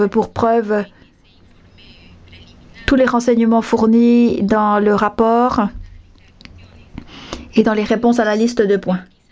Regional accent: Panama; Mon pays n'échappe pas à cette situation. Je viens du Panama.

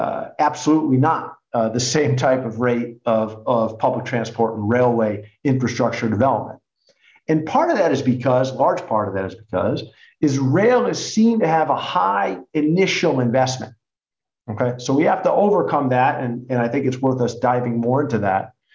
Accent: United States; accent: American; maybe you can tell by my accent, I happen to be American, and I would say even where I'm from, the perception of the use of private cars is very much tied to your social status.

